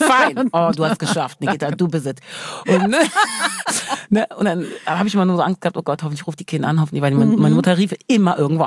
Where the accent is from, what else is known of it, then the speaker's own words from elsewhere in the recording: Wermelskirchen, North Rhine-Westphalia, Germany; ich komme aus Wermskirchen, da war nichts los. Und das ist neben Leverkusen.